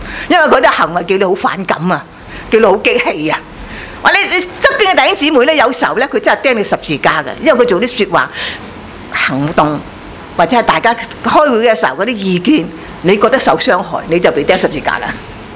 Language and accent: Cantonese; China; 我哋中国人咧有啲刑罚嘅好残忍嘅